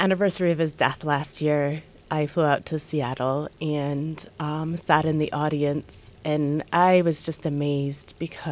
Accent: England, United Kingdom; now in United States; I grew up in England and I didn't have to worry about gun safety for my children.

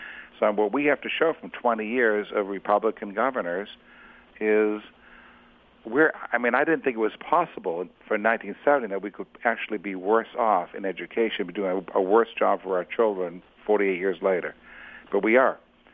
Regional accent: Worcester, Massachusetts, United States; I mean, I grew up in Worcester, Massachusetts. It's you know, a great working class town, lots of factories, shoe factories, textile mills.

